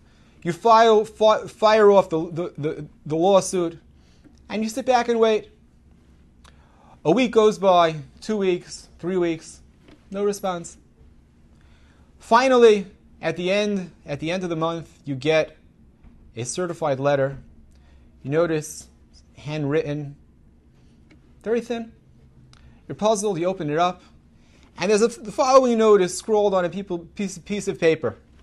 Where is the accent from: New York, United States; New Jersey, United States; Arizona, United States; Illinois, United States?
New York, United States; Well, I'm from New York. The first thing that you do is you call an attorney.